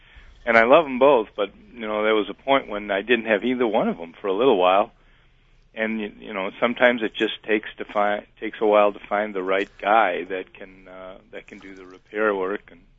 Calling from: Madison, Wisconsin, United States; I'm calling from Madison, Wisconsin.

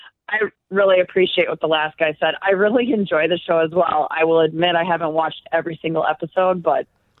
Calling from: Hillsboro, Wisconsin, United States; So, I'm calling from Hillsboro, shamelessly plugging my own town. I know. So we are a town rich in Czech heritage. We are nestled in the Driftless area of southwest Wisconsin. We're in Vernon County

